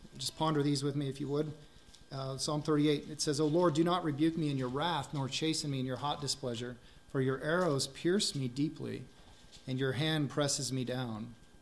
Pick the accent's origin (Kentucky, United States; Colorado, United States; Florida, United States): Colorado, United States; We're from Colorado, Taryn and I, and we're just thankful to be here.